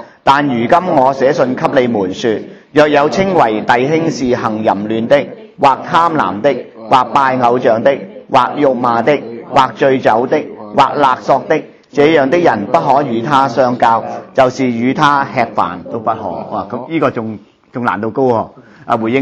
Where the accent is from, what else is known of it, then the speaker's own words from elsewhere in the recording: China; 所以佢講到其實我哋中國人嘅說話叫近朱者赤，近墨者黑